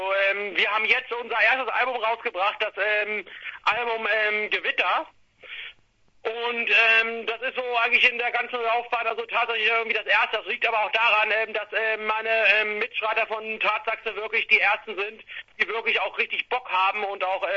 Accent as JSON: {"language": "German", "region": "Hamburg", "country": "Germany", "said": "Aus Hamburg."}